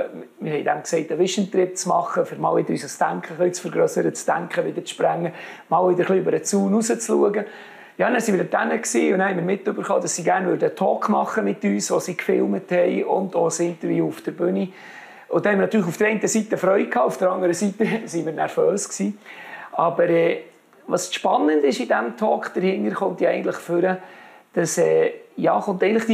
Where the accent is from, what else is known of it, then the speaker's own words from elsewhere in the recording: Bern, Switzerland; Und wir sind genau in dem Dorf, wo ich aufgewachsen bin, wo ich in der Schule bin, wo alle einen kennt.